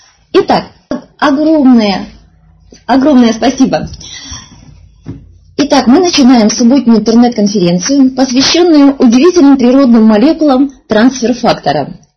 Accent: Ukraine; Я выросла на Украине, поэтому, когда я волнуюсь, то, как говорили мои студенты, я хэкаю, то есть вместо буквы «Г» произношу «Г».

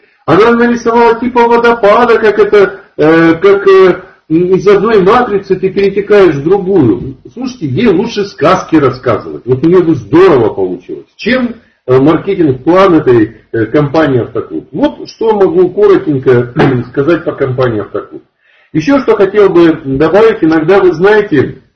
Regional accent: Far East, Russia; Ну, вы меня извините, мы с Дальнего Востока

